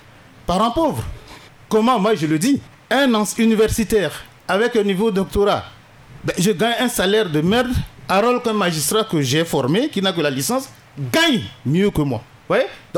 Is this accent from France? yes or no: no; Central African Republic